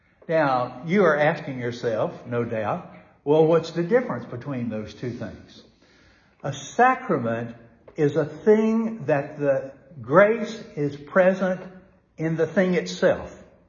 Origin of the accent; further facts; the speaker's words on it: Atlanta, Georgia, United States; When the church I grew up in Atlanta, Georgia, Claremont Road Baptist Church